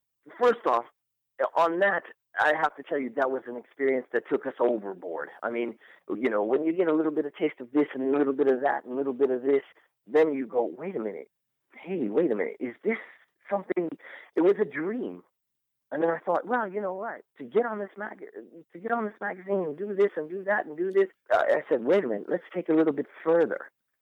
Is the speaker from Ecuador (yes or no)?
no; Uppsala, Uppsala County, Sweden; now in United States; I come from Sweden, Uppsala.